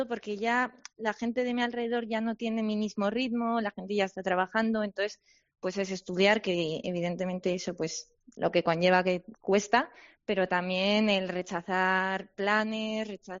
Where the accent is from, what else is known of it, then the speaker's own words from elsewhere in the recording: Pamplona, Navarre, Spain; Yo soy de Pamplona y quiero vivir en Pamplona, así que después de la residencia, ahí volveré.